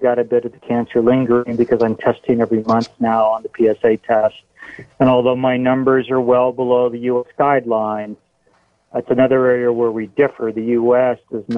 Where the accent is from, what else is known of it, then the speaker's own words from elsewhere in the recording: Texas, United States; When I was having the nanoparticle MRI in the Netherlands, and I'm from Texas, so they wanted to know how many horses I had, and did I ride my horse to work?